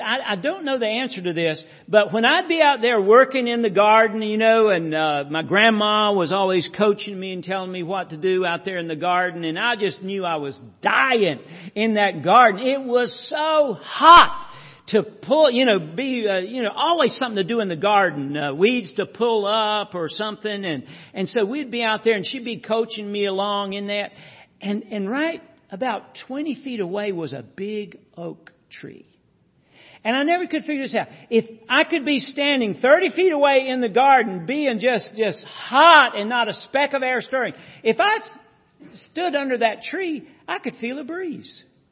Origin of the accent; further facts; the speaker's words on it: Marshville, North Carolina, United States; when I was a child growing up in Marshville and grew up on the farm there, and we had this garden.